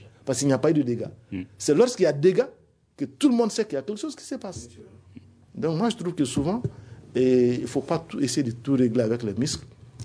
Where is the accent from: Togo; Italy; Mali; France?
Mali; nous sommes tous des Maliens. On connaît un peu la mentalité.